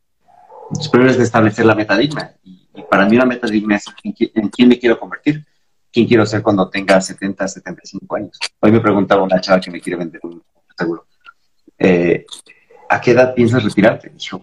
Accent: Ecatepec, State of Mexico, Mexico; nací, crecí en Ecatepec, Estado de México, un municipio muy jodido en el Estado de México, muy violento, muy peligroso.

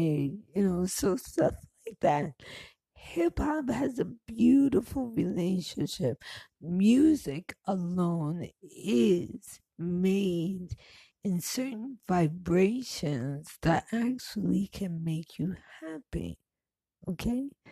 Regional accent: Brooklyn, New York, United States; So, you know, as I grew up in Brooklyn, she grew up in Harlem.

